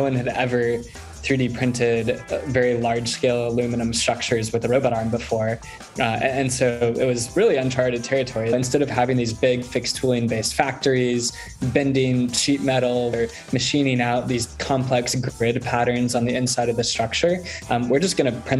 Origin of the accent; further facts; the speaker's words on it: Plano, Texas, United States; I'm from Plano, worked at Blue Origin, joined North at SpaceX.